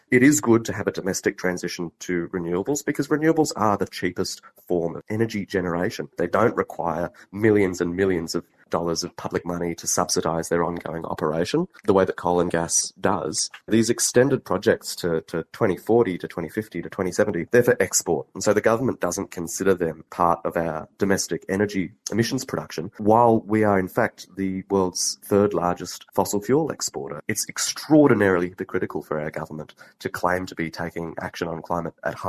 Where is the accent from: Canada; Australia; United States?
Australia; Newcastle, New South Wales; I'm from Newcastle, and I've seen our local coal-fired energy station, Eraring